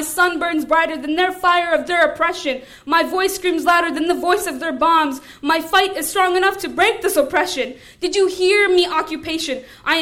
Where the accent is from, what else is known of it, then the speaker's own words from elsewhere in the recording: United States; born there; I would like to clarify that I was born in America, but I have a Palestinian citizenship.